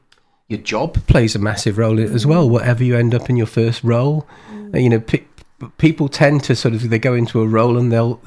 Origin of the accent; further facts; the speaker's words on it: Wales, United Kingdom; You know, I grew up in Wales. And it's very strong on community there.